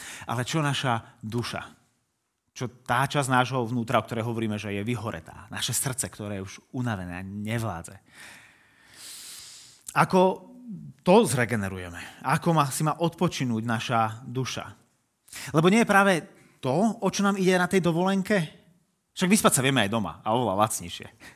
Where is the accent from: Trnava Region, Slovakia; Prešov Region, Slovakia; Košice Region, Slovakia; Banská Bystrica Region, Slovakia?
Trnava Region, Slovakia; Trnava; Neviem, ako je to u vás v Nitre, ale u nás v Trnave sú mnohí ľudia vyčerpaní a už melú z posledného.